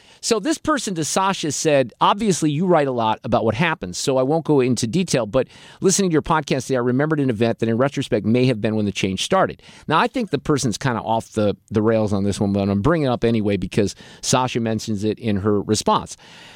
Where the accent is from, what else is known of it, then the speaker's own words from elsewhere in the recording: Boulder Creek, California, United States; In the 70s, there were a lot of 60s residue, as we called it in my hometown. And that was Boulder Creek in Santa Cruz Mountains and back down in Santa Cruz itself.